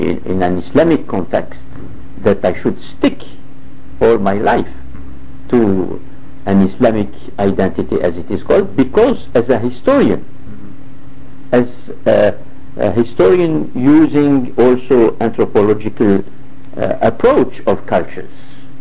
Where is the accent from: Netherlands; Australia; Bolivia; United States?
Netherlands; Middelburg, Zeeland; As I told you, I come from Middelburg, here in Holland.